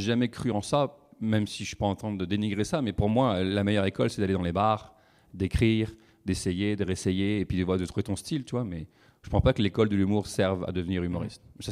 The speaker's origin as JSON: {"language": "French", "country": "France", "accent": "French", "lives_now": "Canada", "said": "je suis devenu une propre parodie de mon accent français."}